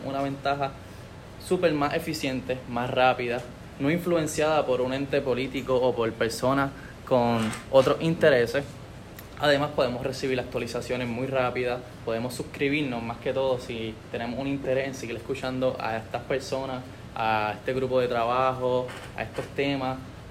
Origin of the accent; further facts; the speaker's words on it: Cagua, Aragua, Venezuela; soy de Cagua